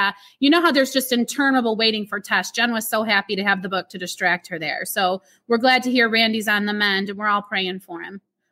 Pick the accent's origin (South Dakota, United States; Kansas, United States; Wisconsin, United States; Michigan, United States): Michigan, United States; Sterling Heights; also born or lived in Flint; now in Florida, United States; that is where I was from before I moved to Florida. Now, I am originally from Sterling Heights, Michigan.